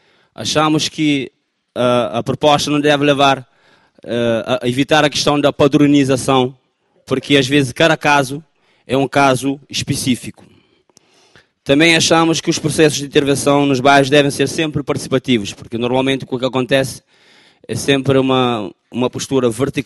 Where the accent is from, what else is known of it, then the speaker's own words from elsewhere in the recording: Amadora, Lisbon, Portugal; Eu sou do bairro da Cova da Moura, como sabem, é um bairro de autoconstrução